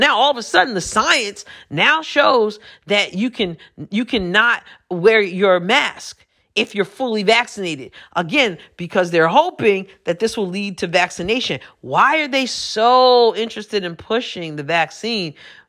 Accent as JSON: {"language": "English", "region": "New York", "country": "United States", "moved": "yes", "said": "I'm from New York originally, but I moved away a few years ago."}